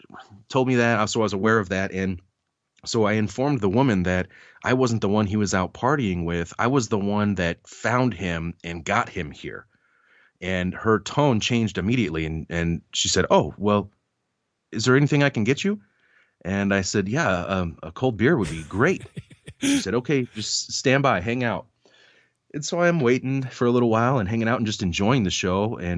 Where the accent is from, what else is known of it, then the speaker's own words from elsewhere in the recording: Seattle, Washington, United States; They called me … because I was from Seattle